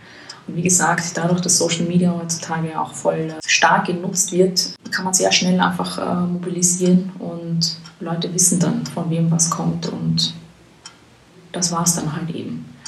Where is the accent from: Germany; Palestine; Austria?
Austria